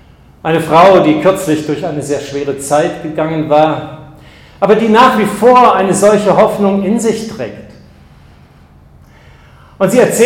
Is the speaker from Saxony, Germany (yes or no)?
no; Tübingen, Baden-Württemberg, Germany; in meiner Heimatstadt Tübingen.